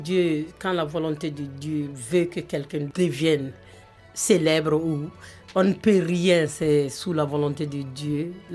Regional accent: Mali; je suis du Sud, extrême Sud du Mali

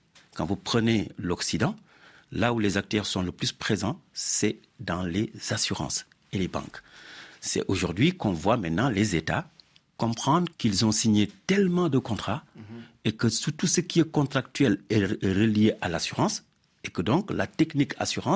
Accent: France; also born or lived in Senegal; mon avis, moi, personnel, en tant que Français et Sénégalais

